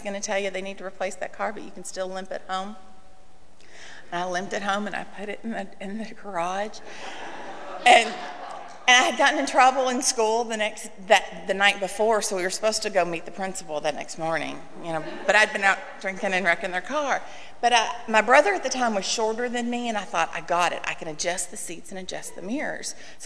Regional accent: Louisville, Kentucky, United States; because I'm from Louisville, so Derby, I remember Derby festivities

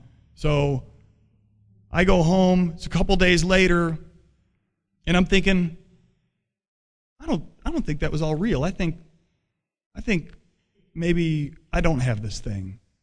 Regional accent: Stone Mountain, Georgia, United States; Because I grew up in Stone Mountain, and I was still going to meetings in Tucker, which is right next door to Stone Mountain

